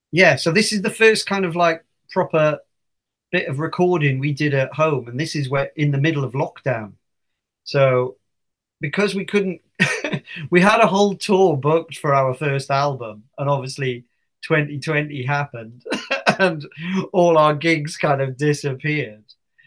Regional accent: United Kingdom; I'm British.

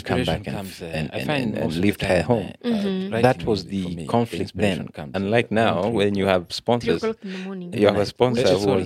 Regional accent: Kikuyu, Kiambu County, Kenya; I grew up in Kikuyu.

